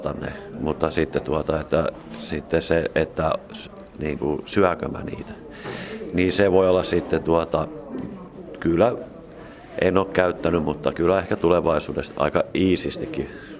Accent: Southern Häme, Finland; Etelä-Hämeestä

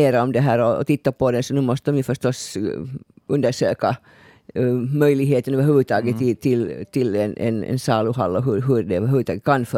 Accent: Porvoo, Uusimaa, Finland; liksom inte säga just då att jag är från Borgo.

